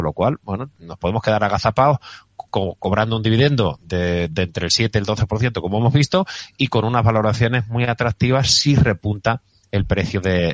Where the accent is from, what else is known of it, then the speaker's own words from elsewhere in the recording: Seville, Andalusia, Spain; De mi tierra, sí, sí. Y hoy que estamos ya en Martes Santo, pues está muy bien que un sevillano también esté mirando la bolsa